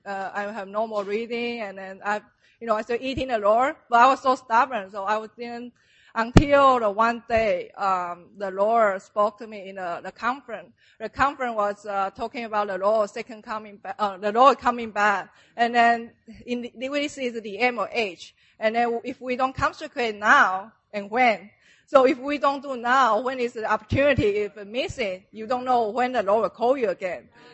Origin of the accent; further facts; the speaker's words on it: Taiwan; English is a second language; now in United States; I grew up in Taiwan with a Buddhist background.